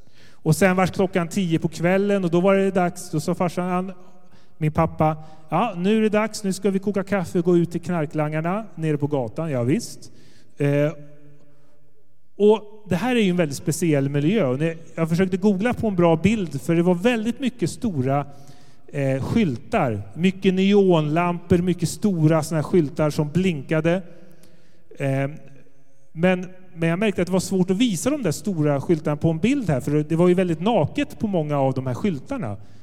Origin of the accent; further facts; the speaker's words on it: Sweden; also born or lived in Germany; Men där är jag född och så är jag uppvuxen i Sverige.